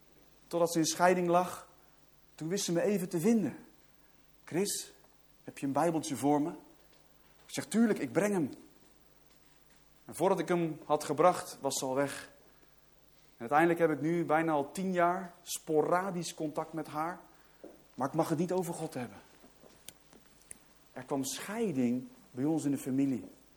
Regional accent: Netherlands; En daar moeten we ons als Nederlanders, en zeker in deze streek, van bekeren.

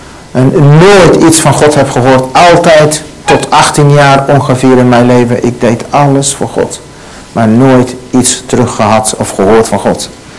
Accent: Iraq; moved away; Ik ben geboren in Irak, geboren als moslim, opgevoed ook als moslim. Ik heb een hele mijn leven daar in Irak proberen God te volgen

